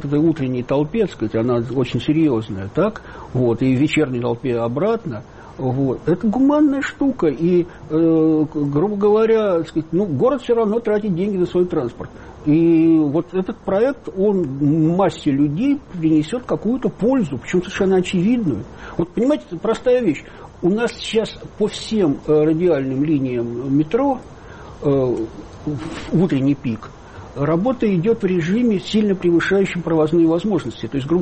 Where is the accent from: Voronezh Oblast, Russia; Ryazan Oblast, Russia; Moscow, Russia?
Moscow, Russia; ну, мы, москвичи, акцептовали эту новую транспортную линию